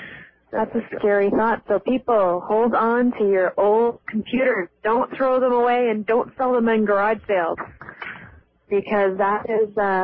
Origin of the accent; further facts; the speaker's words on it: Cambridge, Ontario, Canada; I was actually in my hometown, Cambridge, then.